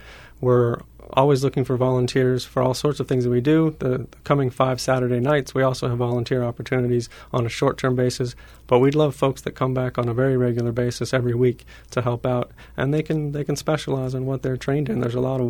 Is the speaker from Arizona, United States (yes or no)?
yes; Tucson, Arizona, United States; So I grew up in Tucson. I was an undergraduate at the University of Arizona.